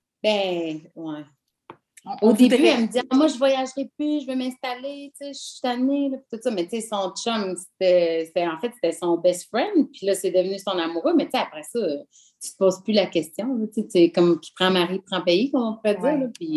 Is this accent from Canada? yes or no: yes; Shawinigan, Quebec, Canada; Ben, tu sais, moi, je viens de Shawinigan. Fait que je viens pas d'une grosse ville comme Montréal.